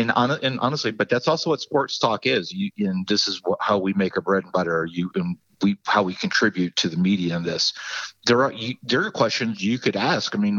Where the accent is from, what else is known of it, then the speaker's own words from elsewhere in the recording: Baltimore, Maryland, United States; I grew up in the Baltimore area.